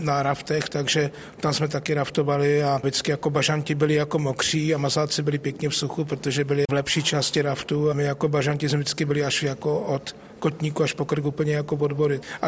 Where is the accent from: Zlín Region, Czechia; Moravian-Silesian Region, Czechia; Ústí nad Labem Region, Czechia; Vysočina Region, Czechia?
Moravian-Silesian Region, Czechia; Ostrava; já jako Ostravák jsem toho využil